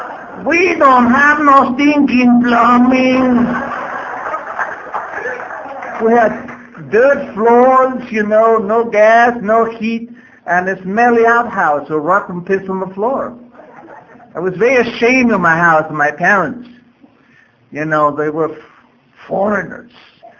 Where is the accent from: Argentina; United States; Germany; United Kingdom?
Argentina; This is Middle America, and I come from Middle Argentina.